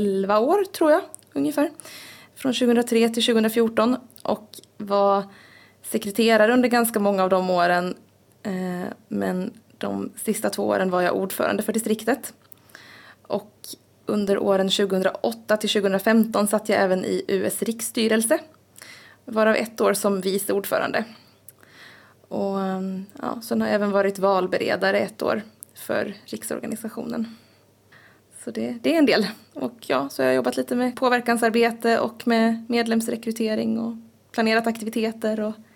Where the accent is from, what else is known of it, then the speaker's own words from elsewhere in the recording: Ulricehamn, Västra Götaland County, Sweden; now in Osby, Sweden; Jag är 32 år gammal. Jag är uppväxt i Ulricehamn i Västergötland, men sen i somras bor jag i Osby.